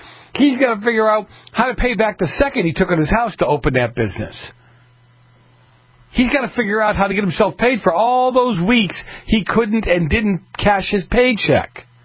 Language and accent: English; Boston, Massachusetts, United States; I grew up in Boston.